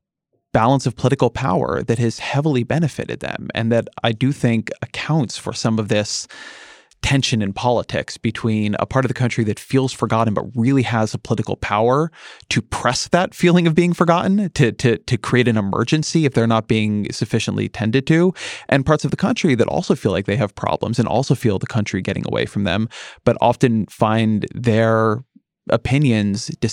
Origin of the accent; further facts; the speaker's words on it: California, United States; I mean, I'm a Californian